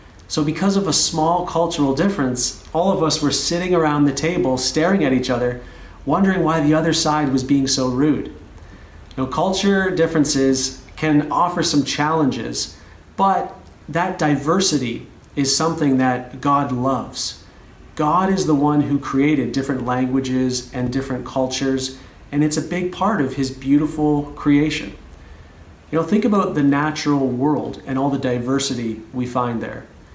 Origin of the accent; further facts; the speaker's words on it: Canada; moved away; also born or lived in Australia; my wife, Kristen, and I moved from Canada to Australia in 2006.